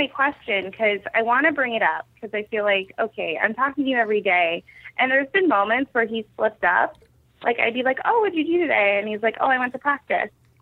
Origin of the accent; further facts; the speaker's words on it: Edmonds, Washington, United States; yeah, actually, I grew up in Edmonds, too.